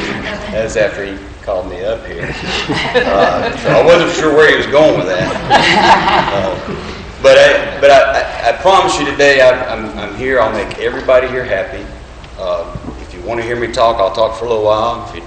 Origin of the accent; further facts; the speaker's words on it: Myrtle Beach, South Carolina, United States; I grew up in Myrtle Beach. I lived in Myrtle Beach just about my whole life.